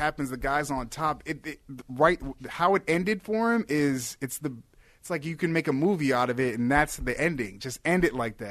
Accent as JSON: {"language": "English", "town": "South Barrington", "region": "Illinois", "country": "United States", "tie": "born or raised there", "said": "I mean, I grew up in South Barrington. There was the South Barrington Club, which was, you know, down the street."}